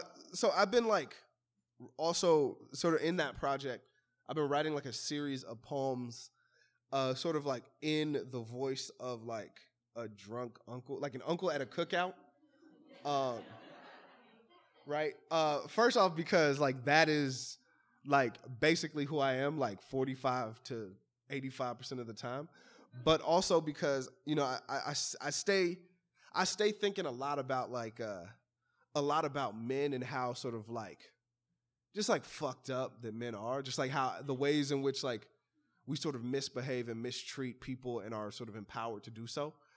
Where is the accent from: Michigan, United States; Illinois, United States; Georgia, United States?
Illinois, United States; Chicago; so I'm from Chicago, and in my neighborhood, the way that we would like make promises to each other